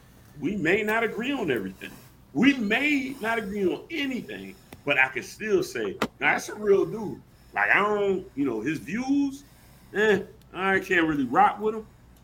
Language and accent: English; Savannah, Georgia, United States; I live in Savannah currently. I am from Savannah.